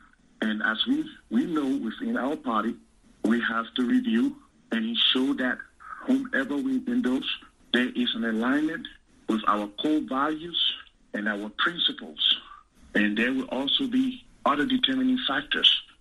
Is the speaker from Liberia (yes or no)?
yes; Maryland County, Liberia; Well, first, I'm from Maryland County, okay?